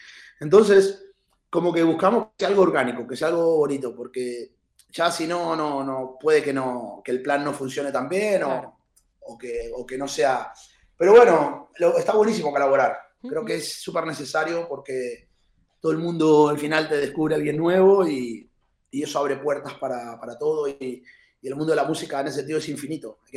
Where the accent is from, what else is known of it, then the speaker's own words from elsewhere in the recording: Argentina; yo soy de Argentina